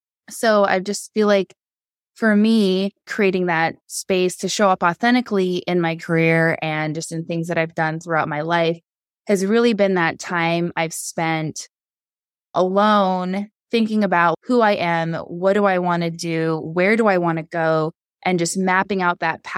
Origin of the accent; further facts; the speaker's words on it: Chevak, Alaska, United States; I'm originally from Chivak, Alaska.